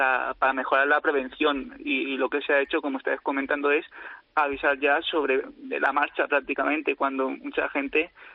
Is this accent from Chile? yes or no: no; Alicante, Valencian Community, Spain; Yo soy de Alicante y, bueno, por desgracia ya he vivido varias situaciones de este tipo, incluyendo la de 2019